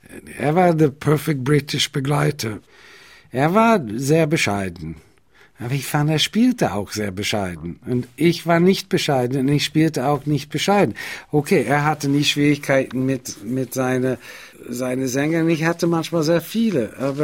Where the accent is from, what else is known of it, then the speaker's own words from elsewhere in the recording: United States; German is a second language; moved away as an adult; now in Vienna, Austria; gestatten Sie mir bitte, dass ich mich vorstelle, bin Amerikaner, wohne seit 2 Jahren in Wien und möchte Liedbegleiter sein.